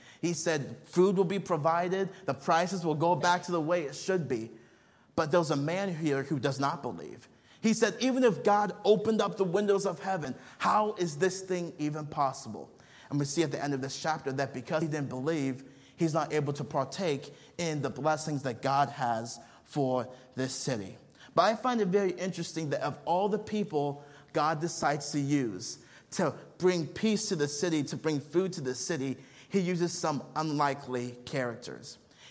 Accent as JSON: {"language": "English", "country": "Nigeria", "tie": "born or raised there", "said": "I grew up on the mission field. I grew up in Nigeria. I spent 13 years there."}